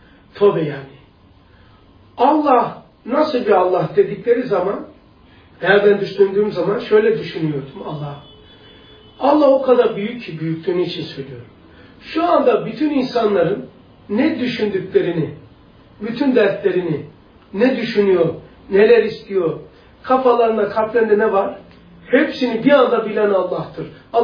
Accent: Black Sea Region, Turkey; Bizim köyle biliyorsunuz da Karadeniz tabii.

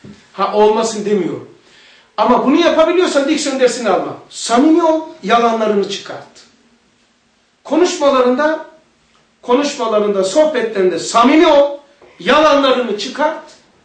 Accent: Rize, Turkey; Sen nerelisin dedi. Ben dedim Rizeliyim.

